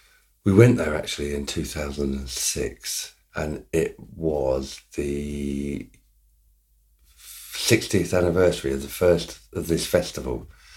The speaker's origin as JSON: {"language": "English", "region": "Wales", "country": "United Kingdom", "said": "they knew we came from Wales, and they knew there were mines, or had been mines, in South Wales."}